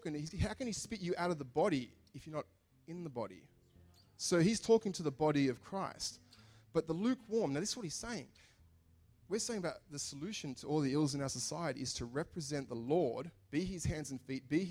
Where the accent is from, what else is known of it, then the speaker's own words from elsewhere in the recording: Australia; we are so blessed to live in Australia. I'm an Aussie to the core.